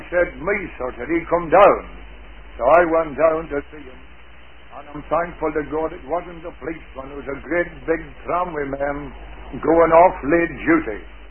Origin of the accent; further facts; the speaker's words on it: County Monaghan, Ireland; born there; I was born in County Monaghan, in the townland of Braddocks, halfway between the two little towns of Monaghan and Ballybay.